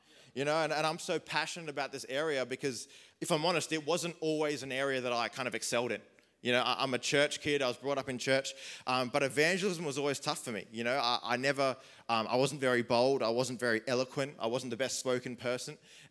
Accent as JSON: {"language": "English", "town": "Sydney", "region": "New South Wales", "country": "Australia", "tie": "born or raised there", "said": "Now, I grew up in Sydney and I went to a church that had quite a large auditorium."}